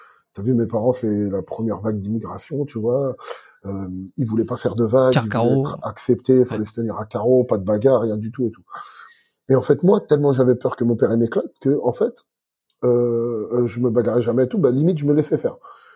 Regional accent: Algeria; je suis un Algérien super fier.

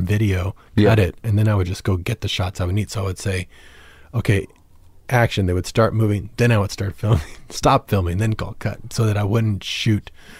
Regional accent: San Antonio, Texas, United States; I grew up in San Antonio. It's a very rock and roll town.

